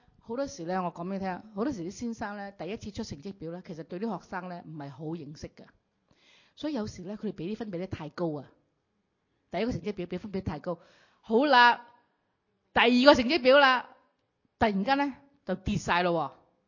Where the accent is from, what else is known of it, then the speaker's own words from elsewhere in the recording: Canada; 嗱，你睇下外國人啦，即係我哋加拿大人啦